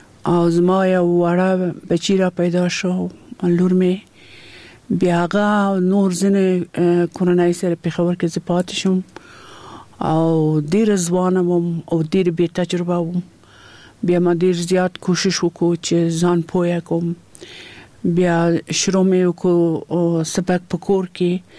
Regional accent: Kabul, Afghanistan; زه د کابل یم او په کابل ښار کې پیدا شوم. دم دلته په کابل کې ما سبق ویلی ده.

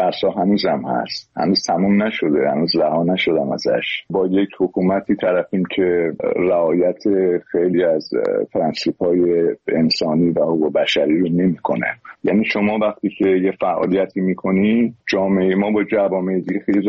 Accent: Iran

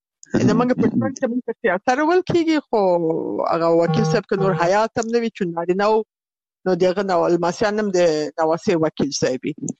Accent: Kabul, Afghanistan; also born or lived in Bagram; ما په دې ولایت کې پیدا شویم چې پغه وخت کې دا مربوط ده په ګرامي ولسوالي کې ده په یو کلی کې چې هغه کې پیدا شویم او زما ابتدایي زده کړې همدارنګه ثانوي زده کړې دواړه په کابل کې شوې

